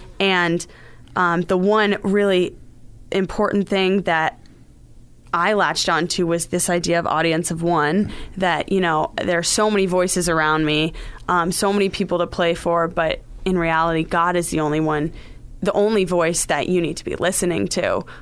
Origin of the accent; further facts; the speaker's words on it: Littleton, Colorado, United States; So I grew up in Littleton, Colorado. I come from pretty far away.